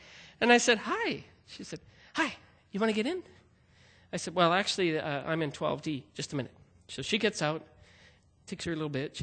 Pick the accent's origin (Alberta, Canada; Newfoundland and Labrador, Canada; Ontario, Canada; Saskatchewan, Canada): Saskatchewan, Canada; Prince Albert; well, no, I'm from Prince Albert